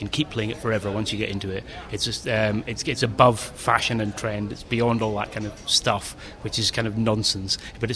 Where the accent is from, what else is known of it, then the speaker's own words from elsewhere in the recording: Scotland, United Kingdom; It feels very natural to me as a Scotsman. My dad's a fiddle player, so a lot of traditional Scottish country dance music, stuff like that, I very much grew up with that.